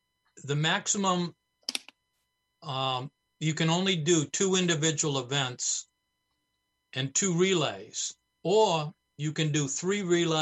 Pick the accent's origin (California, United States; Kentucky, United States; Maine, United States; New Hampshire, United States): Maine, United States; Portland; I grew up in Portland, and I attended Deering High School and graduated from Deering.